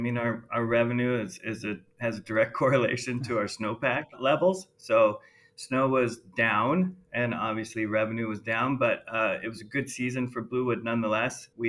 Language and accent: English; Wenatchee, Washington, United States; I grew up in Wenatchee, Washington at Mission Ridge. My parents, it's funny, my parents did not ski. We just lived up that Schoolchuck Valley.